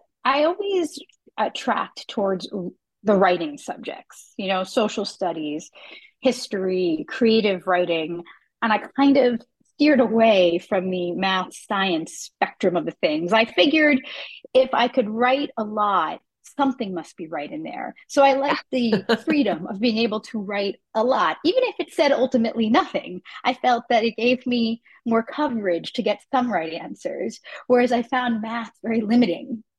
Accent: Chappaqua, New York, United States; So I actually grew up where I live right now, not in the exact house, but I grew up in Chappaqua, which is in Westchester, New York.

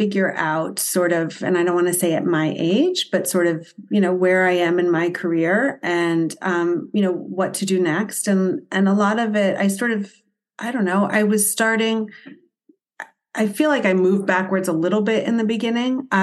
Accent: New Jersey, United States; Went to school at the University of South Carolina, coming from the New York area. I grew up in New Jersey and was a government and international studies major.

